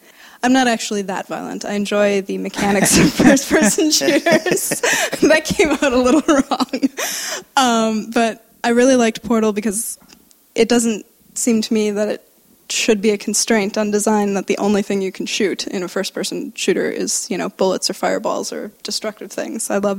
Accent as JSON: {"language": "English", "region": "Wisconsin", "country": "United States", "said": "because I'm originally from Wisconsin and there's not much else to do in the winter."}